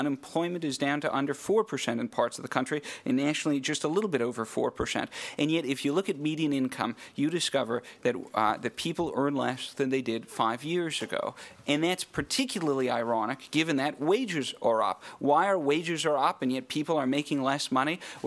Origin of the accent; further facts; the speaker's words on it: Winnipeg, Manitoba, Canada; I grew up in Winnipeg, and went to medical school in Winnipeg, which was smack dab in the middle of Canada.